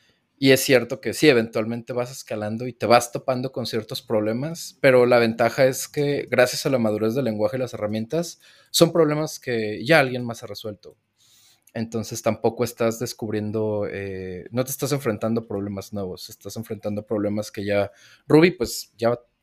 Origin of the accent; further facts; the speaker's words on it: Guadalajara, Jalisco, Mexico; also born or lived in Colima; me mudé a Colima a trabajar en una de esas empresas y mucha gente curiosamente cree que soy de Colima, pero no, soy de aquí de Guadalajara, pero sí estuve casi 3 años viviendo en Colima